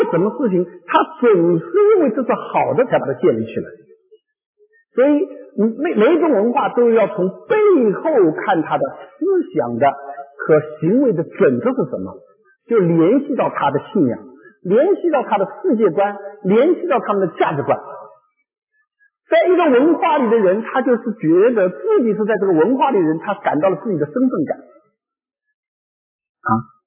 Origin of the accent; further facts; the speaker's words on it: Pennsylvania, United States; 比如说，我们大家知道我在宾州长大啊